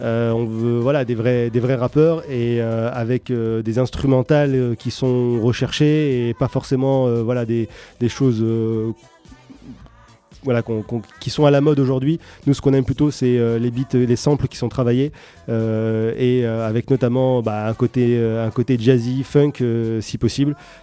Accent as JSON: {"language": "French", "town": "Lyon", "region": "Auvergne-Rhône-Alpes", "country": "France", "tie": "born or raised there", "said": "Moi j'ai grandi à Lyon"}